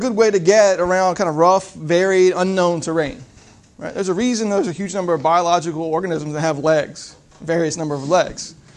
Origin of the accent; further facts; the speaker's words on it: Virginia, United States; I'm actually from Southern Virginia, just south of Richmond.